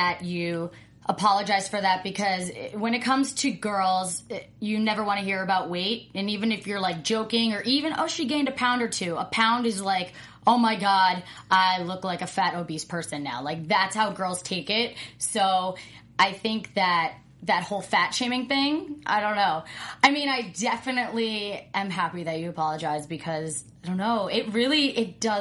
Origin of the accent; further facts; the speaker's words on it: New Jersey, United States; I am from Jersey, so I respect that you just came from the East Coast.